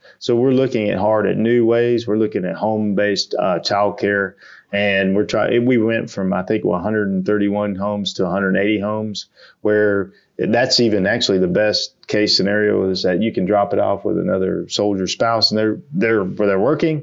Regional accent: Jasper, Alabama, United States; I'm from Jasper, Alabama. I'm really proud of that. I grew up in Alabama, lived there most of my life, about three when I moved there. And then I didn't move out of my hometown, the same hometown.

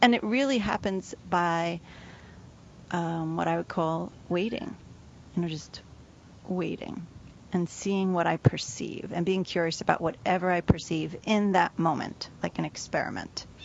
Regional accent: Queens, New York, United States; it was growing up in Queens, when I finally was, you know, my family would take us camping or to these farms in Pennsylvania during the summer.

